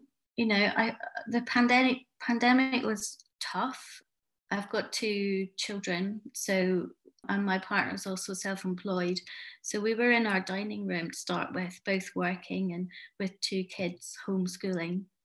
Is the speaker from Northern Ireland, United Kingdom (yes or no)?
no; Glasgow, Scotland, United Kingdom; So I grew up in Partick, and it's a really interesting area